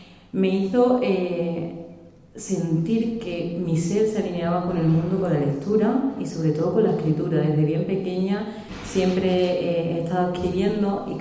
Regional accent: Huelva, Andalusia, Spain; now in Monesterio, Spain; Al final llego a Extremadura, aunque soy andaluza y muy, muy choquera de Huelva, llego a Extremadura en el corazón, porque vivir aquí en Monesterio

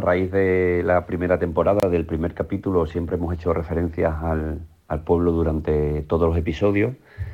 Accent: Monasterio, Extremadura, Spain; yo soy de Monasterio

